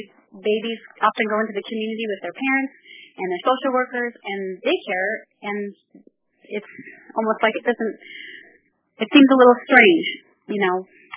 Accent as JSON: {"language": "English", "town": "Olympia", "region": "Washington", "country": "United States", "said": "I'm from Olympia, Washington."}